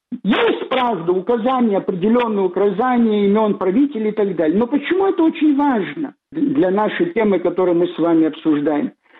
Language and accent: Russian; Abkhazia, Georgia